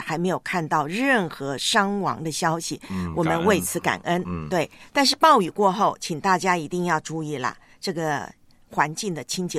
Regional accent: Taiwan; 所以我们的父亲节在台湾啊，我的老家，爸爸们可厉害了

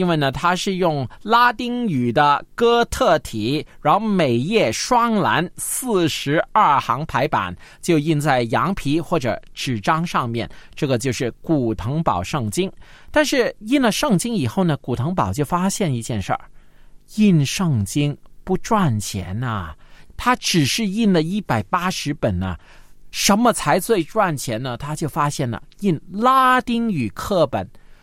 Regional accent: China; 相信呢我们都听说过第一个活字印刷，就是我们中国人毕生来发明的

